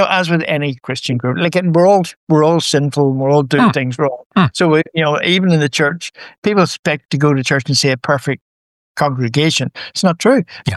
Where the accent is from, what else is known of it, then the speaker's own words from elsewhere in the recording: Belfast, Northern Ireland, United Kingdom; moved away as an adult; I grew up in Belfast, right in the center of Belfast.